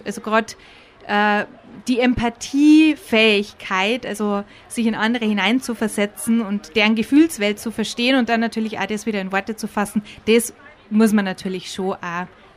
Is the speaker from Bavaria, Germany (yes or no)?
yes; Bavaria, Germany; Gründerin von Gefühlsbetont, 33 Jahre jung, aus Pieding mittlerweile, lange davor in Waging gewohnt, also schon immer hier im Chiemgau in der Region unterwegs.